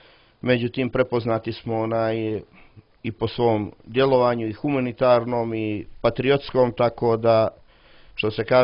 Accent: Montenegro; Nismo mi u Crnoj Gori nikakvi Rusi ili ne znam ni ja šta, mi smo Srbi, Crnogorci

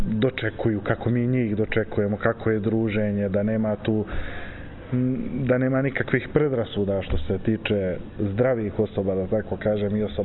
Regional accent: Pljevlja, Pljevlja Municipality, Montenegro; Kod nas u Pljevljima niko se nikad nije susretao sa tom odbojkom.

